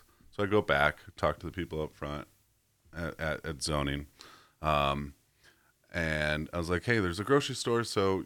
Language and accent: English; Denver, Colorado, United States; I grew up like right by Red Rocks. So I could I could have my window open and listen to Red Rocks concerts.